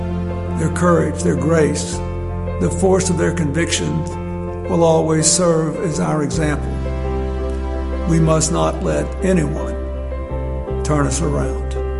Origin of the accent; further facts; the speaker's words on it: the South, United States; As a young man growing up in the South, I saw firsthand the degrading consequences of segregation and discrimination